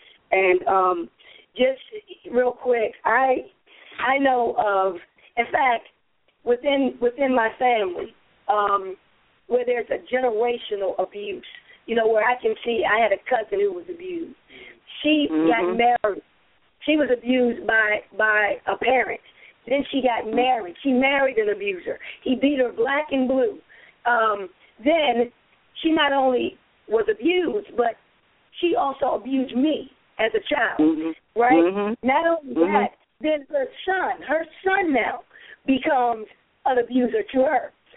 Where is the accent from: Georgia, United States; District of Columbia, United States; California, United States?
District of Columbia, United States; Washington; I grew up here in Southeast Washington.